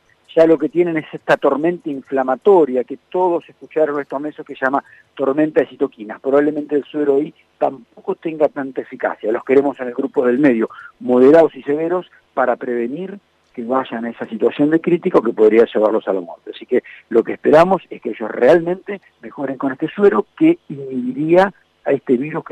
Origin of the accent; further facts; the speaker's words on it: Buenos Aires, Argentina; para los que somos porteños nos parecen algo tan raro